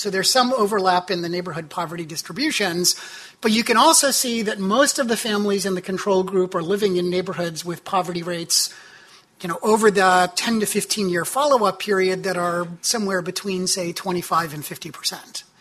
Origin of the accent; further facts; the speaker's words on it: Chicago, Illinois, United States; So to give you some sense for what the baseline neighborhoods look like in Chicago, my hometown, the Robert Taylor Homes, were one of the baseline sites.